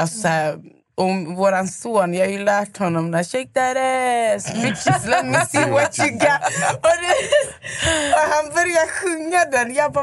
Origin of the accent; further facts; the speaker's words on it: Uganda; Svensk, jag är från Uganda.